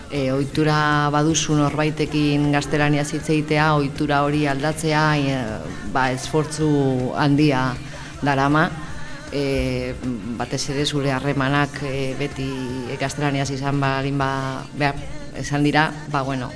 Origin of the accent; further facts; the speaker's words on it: Tolosa, Basque Country, Spain; Basque is a second language; now in Hondarribia, Spain; Bai, jatorriz Tolosakoa naiz.